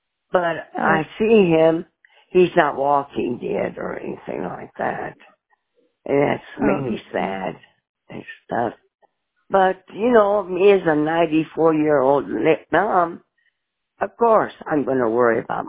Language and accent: English; Las Cruces, New Mexico, United States; born there; Mm-hmm. I was born in 1930. I was born here in Las Cruces.